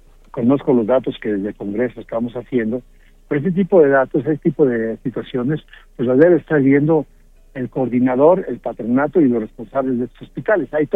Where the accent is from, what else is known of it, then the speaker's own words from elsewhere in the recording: Guanajuato, Mexico; allá en mi tierra, en Guanajuato